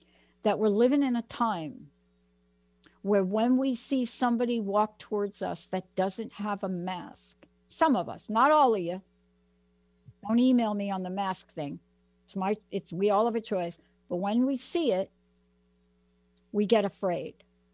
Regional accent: Bronx, New York, United States; So I'm from the Bronx.

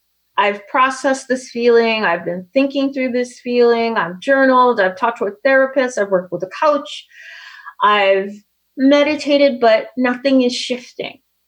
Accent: New York, United States; And once I moved here, I learned that my ways as a New Yorker really just didn't fit.

